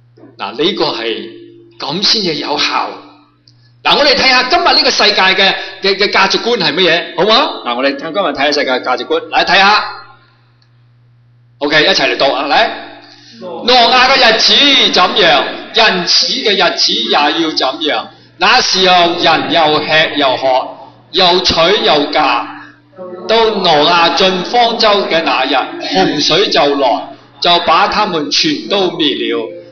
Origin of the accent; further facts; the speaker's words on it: Guangdong, China; 我哋广东人最中意食嘢噶，系嘛？